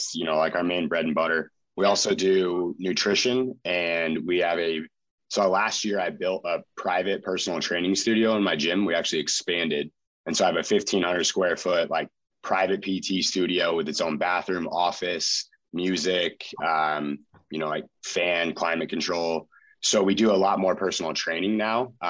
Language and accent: English; Chico, California, United States; And I moved back to my hometown of Chico, pretty much my last semester of college